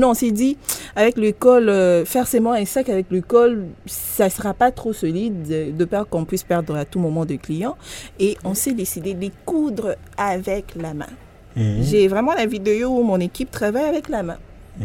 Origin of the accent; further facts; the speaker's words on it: DR Congo; on est congolais, on sait comment est-ce que ça fonctionne ici